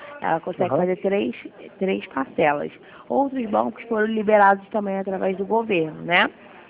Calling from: Rio de Janeiro, Brazil; Não, eu tô falando do Rio de Janeiro.

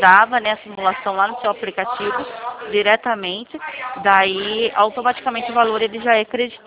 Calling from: Limeira, São Paulo, Brazil; Eu falo de Limeira, São Paulo.

